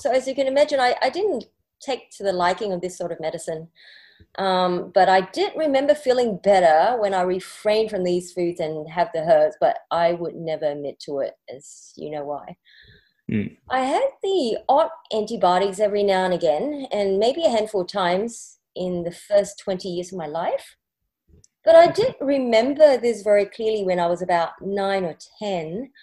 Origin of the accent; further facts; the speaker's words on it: Singapore; I was born in Singapore and had my primary and secondary schooling there.